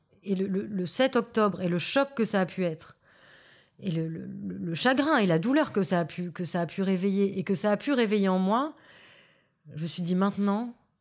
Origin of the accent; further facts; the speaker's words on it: Bordeaux, Nouvelle-Aquitaine, France; born there; moi, je suis née à Bordeaux, famille bourgeoise, catholique, tout ce qu'il y a de plus confortable, de plus installé.